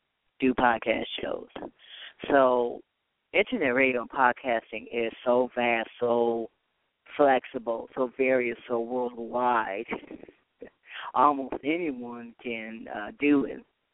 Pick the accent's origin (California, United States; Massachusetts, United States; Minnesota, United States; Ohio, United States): Ohio, United States; well, I'm from Ohio